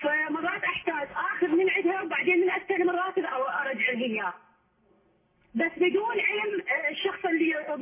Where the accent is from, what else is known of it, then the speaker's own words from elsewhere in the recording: Al Anbar, Iraq; فإحنا بالأنبار فالرواتب مالتنا بالمصرف ما يسلمنا